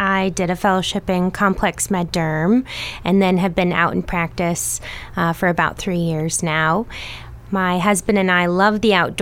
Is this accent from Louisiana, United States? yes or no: no; Indiana, United States; I'm from the Midwest, from Indiana originally.